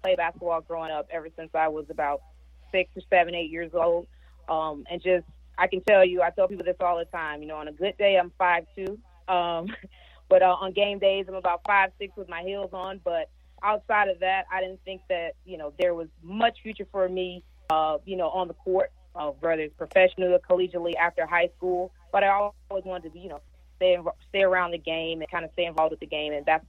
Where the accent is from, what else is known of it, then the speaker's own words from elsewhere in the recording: Atlanta, Georgia, United States; Excited to be back home in my home state of Atlanta, Georgia, just ready to get things underway in College Park.